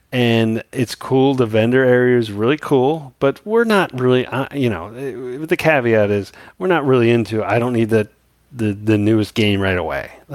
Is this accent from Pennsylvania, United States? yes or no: yes; Philadelphia, Pennsylvania, United States; we're from Philly.